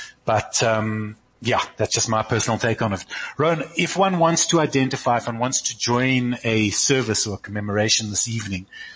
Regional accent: South Africa; I think in that way as a South African Jewish community, we're really quite special, because that consensus to a very large extent does hold in a South African context.

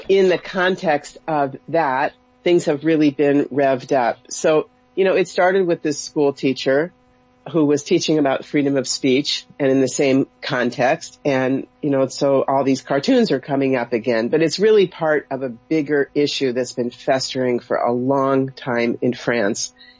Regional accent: United States; I'm American, so this is a crazy idea for me

